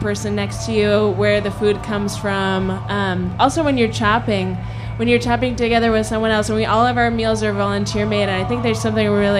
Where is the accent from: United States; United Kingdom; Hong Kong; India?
Hong Kong; moved away; I grew up in Hong Kong, so for me, food was this way of connecting to other cultures and other communities. And then we moved to a farm in southern Minnesota.